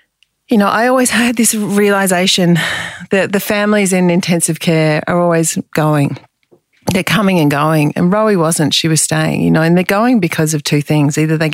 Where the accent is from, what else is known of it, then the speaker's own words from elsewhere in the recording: Melbourne, Victoria, Australia; So we're all 18 months apart, and we grew up in Sandringham down by the beach here.